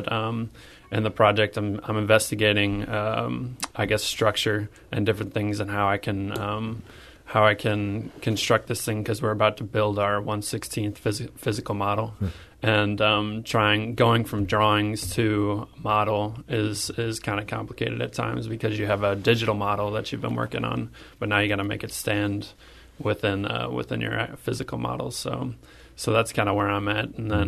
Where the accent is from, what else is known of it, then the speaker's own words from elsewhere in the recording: Washington, Missouri, United States; Well, I'm from Washington, Missouri, so it's 40 minutes out, but I'm around.